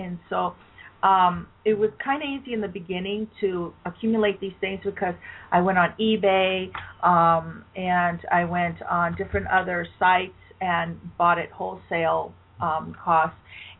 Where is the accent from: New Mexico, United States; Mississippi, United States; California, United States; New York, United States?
California, United States; we were from the Bay Area. I grew up in the Bay Area.